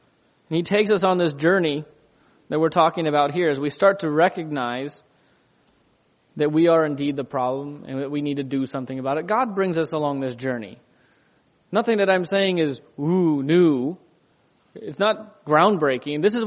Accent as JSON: {"language": "English", "region": "Ohio", "country": "United States", "tie": "born or raised there", "said": "I grew up in Ohio and we had chickens."}